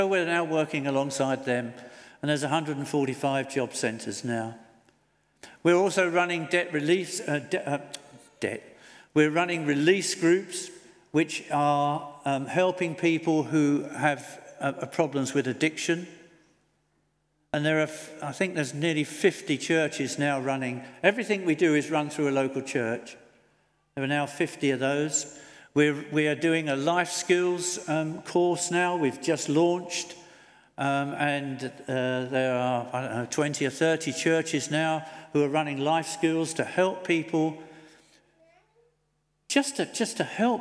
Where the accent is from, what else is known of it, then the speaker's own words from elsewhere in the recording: Norwich, East of England, United Kingdom; I'm in the Norwich, I come from Norwich. You know, that's that place sort of in the wilderness, a bit up, you know, up country from here.